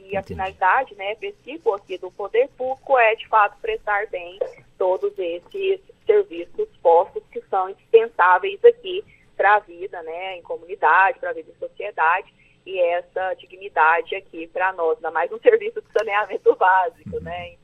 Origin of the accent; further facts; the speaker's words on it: Goiânia, Goiás, Brazil; Isso, sou de Goiânia, falo com vocês aqui de Goiânia.